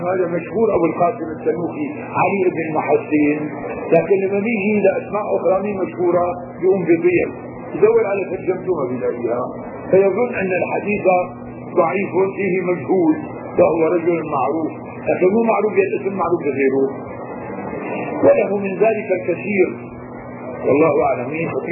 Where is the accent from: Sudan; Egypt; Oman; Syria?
Syria; هلا نحن عندنا بالشام هون مثلا في عندنا العمارة والديوانية